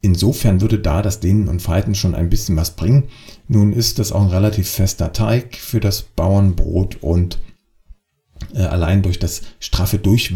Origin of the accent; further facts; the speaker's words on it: Freiberg, Saxony, Germany; wenn ich bei mir in meiner Heimatstadt in Freiberg bin